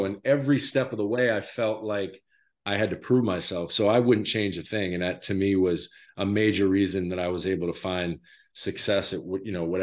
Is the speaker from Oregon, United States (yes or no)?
no; Maine, United States; my dad's from Los Angeles. I grew up in Maine, obviously.